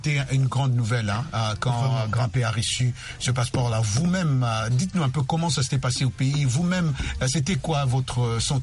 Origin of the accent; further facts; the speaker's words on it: Kinshasa, DR Congo; Je vous ai vu chez moi à Kinshasa